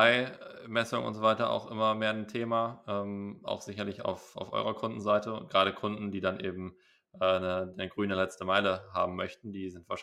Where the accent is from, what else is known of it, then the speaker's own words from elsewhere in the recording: Bremen, Germany; Für mich wäre Bremen natürlich sehr attraktiv als Bremer